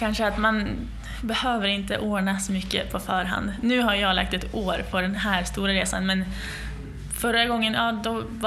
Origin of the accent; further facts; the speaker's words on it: Sundsvall, Västernorrland County, Sweden; det är ju sån skillnad från en vecka sedan jag cyklade i skogarna hemma i Sundsvall till nu när det är mer öppet landskap